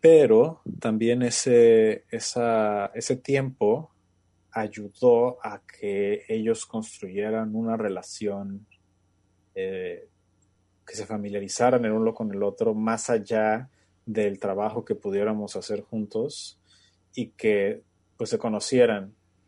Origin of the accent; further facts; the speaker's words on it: Guadalajara, Jalisco, Mexico; yo soy tapatío, nací en Guadalajara y viví ahí toda mi vida